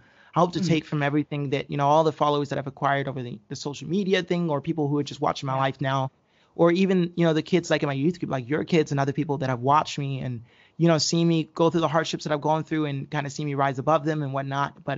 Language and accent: English; Hawaii, United States; growing up in Hawaii, you do assume in a sense that, you know, there's not as much racism in Hawaii